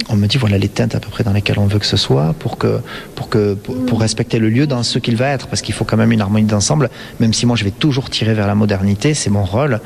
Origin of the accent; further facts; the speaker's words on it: Occitanie, France; Je suis un enfant du pays